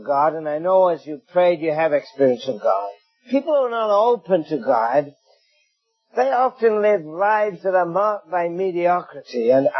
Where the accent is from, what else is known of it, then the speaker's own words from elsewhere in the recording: England, United Kingdom; accent: English; I hope you get my English accent a little bit